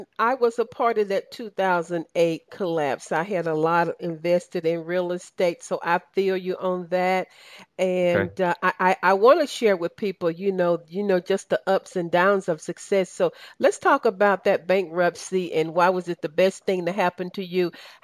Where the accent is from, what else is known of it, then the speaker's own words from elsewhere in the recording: the South, United States; accent: Southern; Hey, that's with my Southern accent and everything.